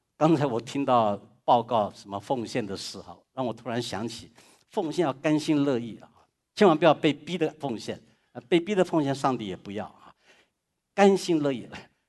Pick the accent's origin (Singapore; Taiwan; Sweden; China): China; Fuzhou, Fujian; 福州话已经够难懂了，因为我是福州人，我知道。